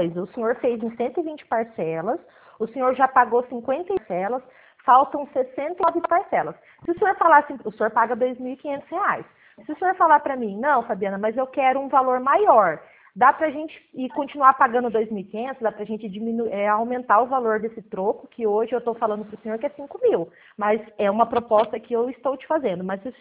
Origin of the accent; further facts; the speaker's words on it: São Paulo, Brazil; eu sou do interior de São Paulo. Nós somos do interior